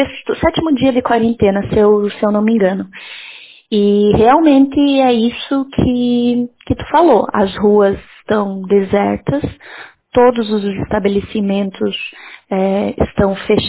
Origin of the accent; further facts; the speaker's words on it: Ibicaré, Santa Catarina, Brazil; moved away as an adult; now in Florence, Italy; eu sou de Ibicaré, no meio oeste de Santa Catarina, né? Eu trabalhei durante anos na UNOEF, aqui em Joaçaba, e fui para Florianópolis cursar o doutorado em educação